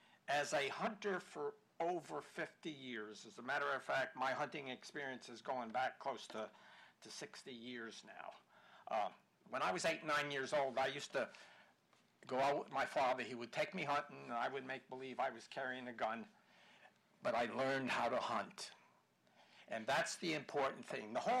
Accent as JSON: {"language": "English", "town": "Bloomington", "country": "United States", "said": "Thank you again. I'm from Bloomington, like I said before."}